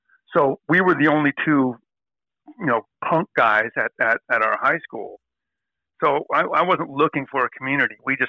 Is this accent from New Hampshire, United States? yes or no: no; Woodland Hills, California, United States; there were so few people from the Valley that it was, you know, people just said, what? Where are you from? Like, Woodland Hills.